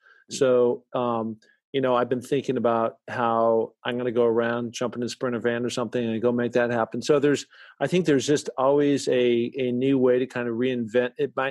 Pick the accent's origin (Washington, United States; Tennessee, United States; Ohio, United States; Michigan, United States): Washington, United States; Seattle; So you have this kid that doesn't know jack about the ocean or anything else outside of growing up around Seattle, you know, just lakes and everything.